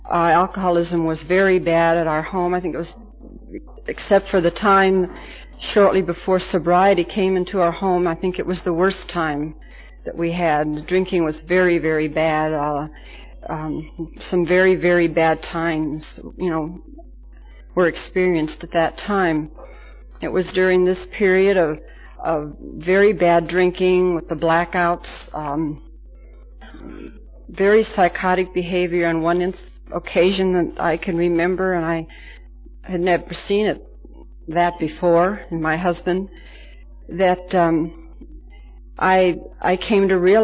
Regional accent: Sheridan, Wyoming, United States; now in Australia; I'm from Sheridan, Wyoming.

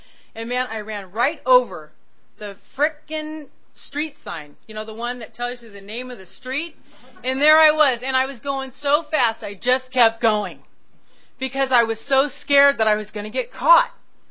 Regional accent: Sunnyvale, California, United States; I'm over in Sunnyvale because that's my hometown. I grew up in Sunnyvale.

